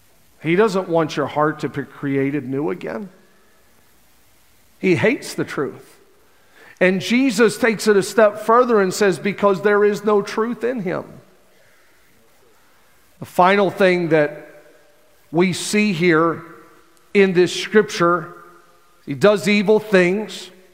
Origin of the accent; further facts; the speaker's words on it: Canada; I'm from Canada, for those of you that don't know.